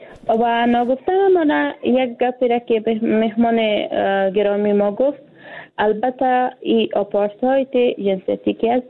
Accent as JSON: {"language": "Persian", "country": "Afghanistan", "said": "حالی ما یک افغان هستیم، یک افغانستان است."}